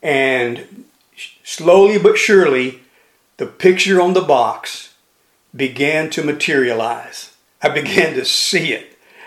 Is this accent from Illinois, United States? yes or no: no; Baytown, Texas, United States; I was raised in Baytown, Texas, and I was raised in what we call the projects, the old part of the town called Pilly. And I mean extremely poor neighborhood.